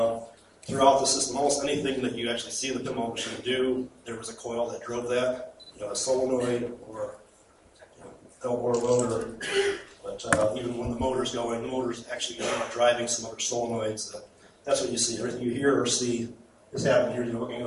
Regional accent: Cleveland, Ohio, United States; I'm from Cleveland, Ohio.

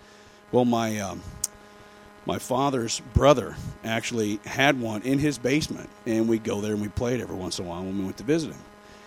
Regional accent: St. Louis, Missouri, United States; also born or lived in Memphis, United States / Sioux Falls, United States; I grew up in St. Louis. Went from St. Louis to Memphis, Tennessee. From Memphis, Tennessee, we ended up in Sioux Falls, South Dakota.

